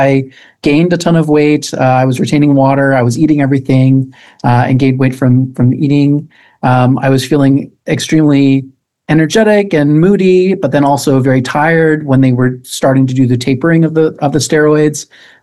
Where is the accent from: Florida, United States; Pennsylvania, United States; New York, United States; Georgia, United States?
Florida, United States; I grew up in Florida, and then I was just doing my normal kid thing.